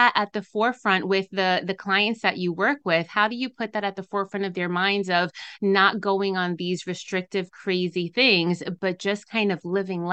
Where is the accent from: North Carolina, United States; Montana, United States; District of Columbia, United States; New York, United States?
New York, United States; Bronx; beginning with being Dominican, with growing up in the Bronx